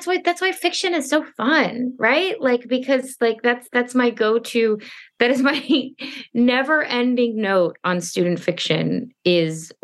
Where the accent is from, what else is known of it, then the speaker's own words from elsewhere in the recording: Stuart, Florida, United States; We're from Stuart. I don't know if you, it's like half an hour north of West Palm Beach.